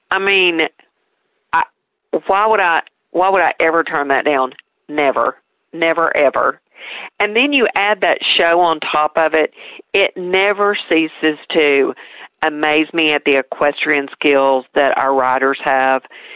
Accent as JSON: {"language": "English", "town": "Pigeon Forge", "region": "Tennessee", "country": "United States", "tie": "born or raised there", "said": "You're going to be treated like you've come to my hometown and settle in, enjoy yourself."}